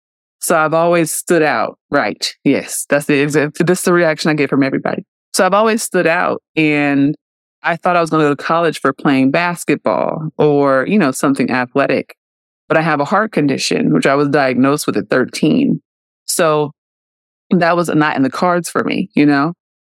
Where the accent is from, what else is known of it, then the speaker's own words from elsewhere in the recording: Oakland, California, United States; I grew up in the blackest part of Oakland. You know, I grew up in East Oakland. I didn't grow up in the hills.